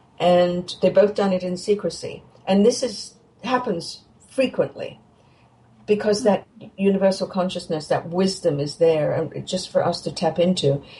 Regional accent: England, United Kingdom; Well, I grew up in England, as you may have guessed

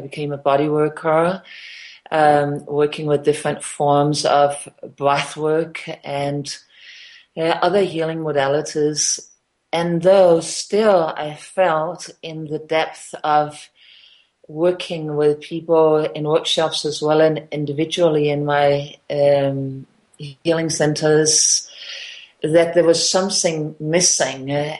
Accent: Denmark; now in New Zealand; I am originally from Denmark, and I now live in New Zealand.

